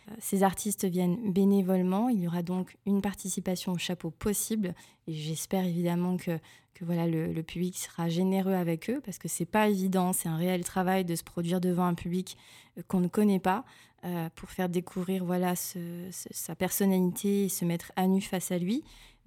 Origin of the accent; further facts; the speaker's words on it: Guadeloupe, France; je viens de la Guadeloupe, petit clin d'œil.